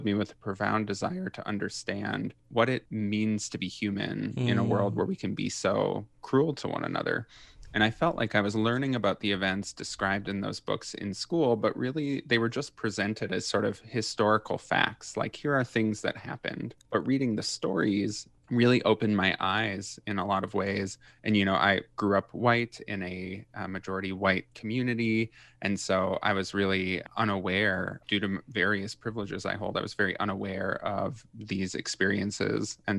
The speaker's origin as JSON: {"language": "English", "region": "Minnesota", "country": "United States", "tie": "born or raised there", "said": "Yeah, so I grew up in Minnesota. You know, I grew up in a non-religious family."}